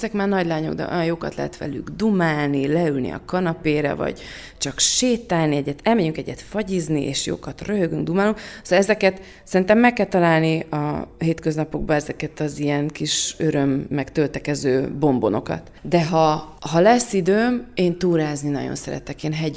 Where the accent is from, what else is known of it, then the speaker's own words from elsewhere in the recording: Szentendre, Pest, Hungary; Én a fővárost is szeretem, meg én ugyan Szentendrén nőttem föl